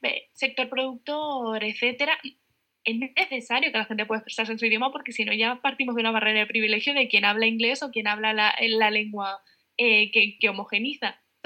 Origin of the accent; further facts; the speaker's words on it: Málaga, Andalusia, Spain; Y es que yo soy de Málaga